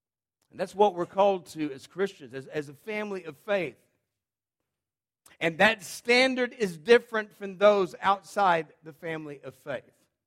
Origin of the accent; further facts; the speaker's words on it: Texas, United States; I was from South Texas